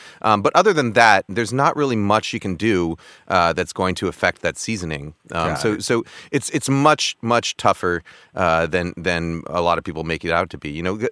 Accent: East Coast, United States; I was, you know, born and raised in the East Coast. Maybe this is my East Coast bias showing.

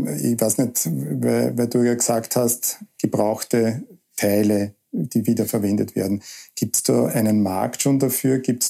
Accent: Lower Austria, Austria; Also ich komme ja selber aus dem Weinviertel, kenne ich die alten Bauernhäuser, waren Lehmhäuser.

